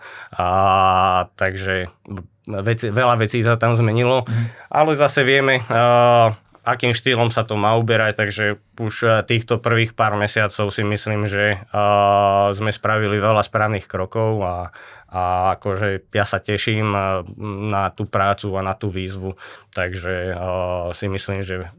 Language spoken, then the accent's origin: Slovak; Banská Bystrica, Banská Bystrica Region, Slovakia; Som Banskobystričan a sme s tým klubom prepojení.